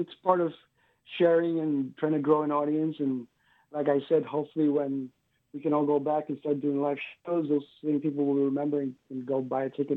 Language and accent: English; New York City, New York, United States; I grew up in New York City. A lot of ex New Yorkers live here.